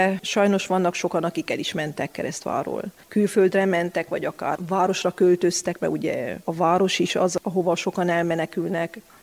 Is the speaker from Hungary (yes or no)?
no; Sfântu Gheorghe, Covasna, Romania; Én Szentgyörgyi születésű vagyok, ott nevelkedtem egészen 12 éves koromig, de valahogy Keresztvár ott, ahol lakunk az erdő alatt, gyökereim vannak itt